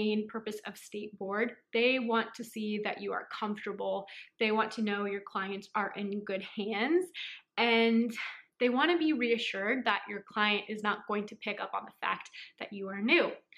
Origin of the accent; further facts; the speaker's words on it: San Francisco, California, United States; I'm from San Francisco, California.